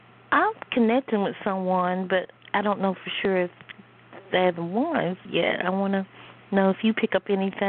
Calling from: North Carolina, United States; I'm calling from the Carolinas, North Carolina.

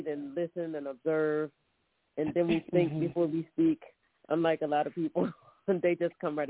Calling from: Philadelphia, Pennsylvania, United States; calling from Philadelphia.

